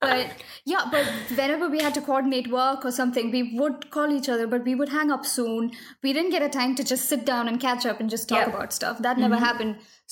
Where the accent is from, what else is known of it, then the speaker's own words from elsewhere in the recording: Kerala, India; because I was raised in the tropics and I was raised in Kerala where it's warm.